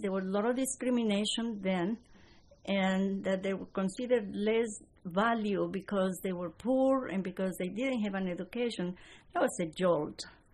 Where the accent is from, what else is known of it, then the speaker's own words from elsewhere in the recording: Mexico; the fact that I was Mexican, that I came from Mexico